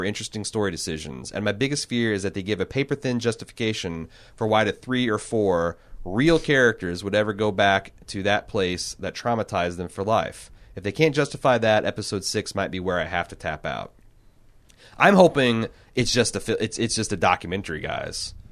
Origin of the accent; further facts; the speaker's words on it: the South, United States; I'm from the South and I couldn't understand half of what she's saying, which is my litmus test.